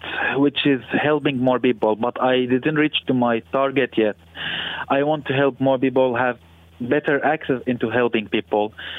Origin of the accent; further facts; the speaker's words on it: Damascus, Damascus Governorate, Syria; but for my area, I'm from Damascus.